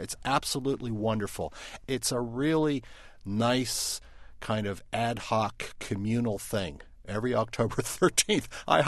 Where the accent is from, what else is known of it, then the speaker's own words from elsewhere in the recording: Pittsburgh, Pennsylvania, United States; and I grew up in Pittsburgh, and I felt, too, that the fans always accepted him